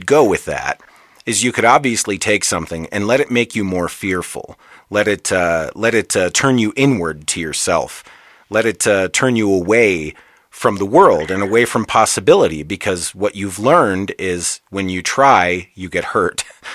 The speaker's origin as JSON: {"language": "English", "region": "Michigan", "country": "United States", "said": "I'm originally from Michigan, and so we were neighbors."}